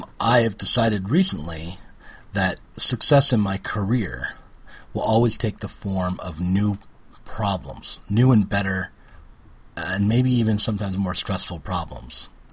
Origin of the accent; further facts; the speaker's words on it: United States; you know, I'm an American and the idea of being whole and being successful in my career